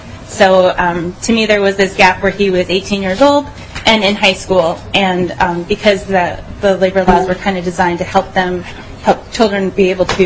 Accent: Proctor, United States; I'm from Proctor.

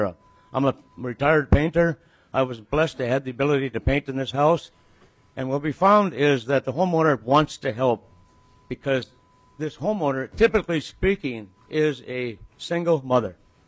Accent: Uppsala, Uppsala County, Sweden; Isaac is from Uppsala, and I am from Uppsala too. So the treats are kind of a natural thing that Scandinavians do.

